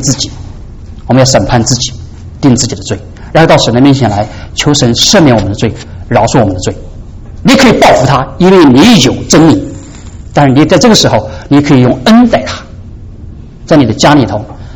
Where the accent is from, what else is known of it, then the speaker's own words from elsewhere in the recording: China; 我们中国人说叫理直什么气壮嘛